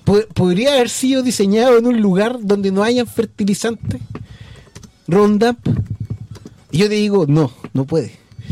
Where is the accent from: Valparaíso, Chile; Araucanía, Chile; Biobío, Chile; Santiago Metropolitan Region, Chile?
Santiago Metropolitan Region, Chile; Santiago; Lo que yo creo que debe molestarle más es que somos santiaguinos.